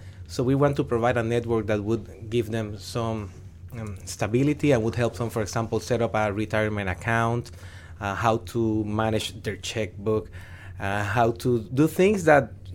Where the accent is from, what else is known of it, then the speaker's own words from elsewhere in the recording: San Germán, Puerto Rico; I am from San Germán, which is in the southwest part of the island.